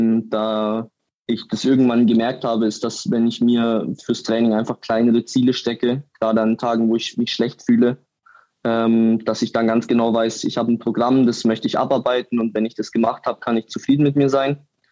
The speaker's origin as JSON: {"language": "German", "town": "Munich", "region": "Bavaria", "country": "Germany", "tie": "born or raised there", "said": "Das ist Hammer, dass wir ein Multisport-Event in praktisch meiner Heimatstadt haben."}